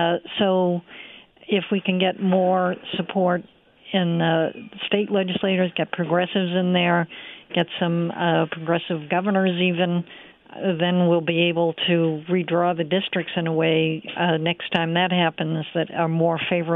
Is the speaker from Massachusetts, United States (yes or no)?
yes; Massachusetts, United States; I actually went back to my home state of Massachusetts to work in her campaign.